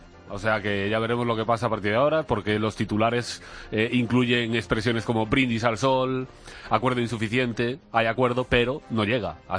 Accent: Burela, Galicia, Spain; Burela en la provincia de Lugo, que es de donde soy yo

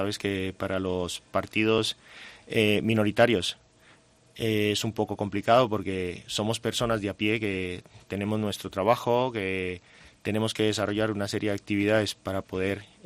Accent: Colombia; now in Jaca, Spain; Sí, correcto, soy

